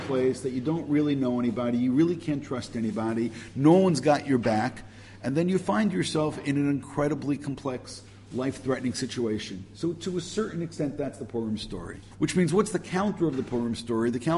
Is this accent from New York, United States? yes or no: yes; Brooklyn, New York, United States; and excuse my terminology now, but I am from Brooklyn